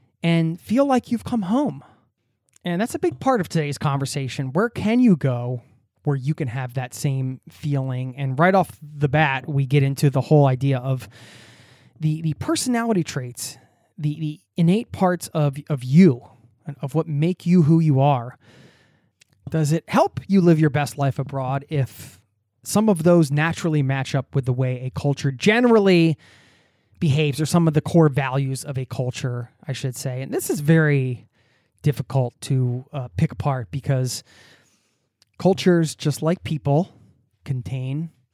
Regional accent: East Coast, United States; now in Norway; Like, I'm from the East Coast. I grew up in the East Coast of the U.S., very kind of fast-paced

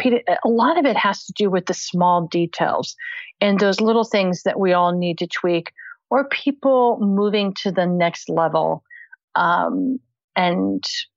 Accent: Fort Worth, Texas, United States; So I grew up outside of Fort Worth, Texas.

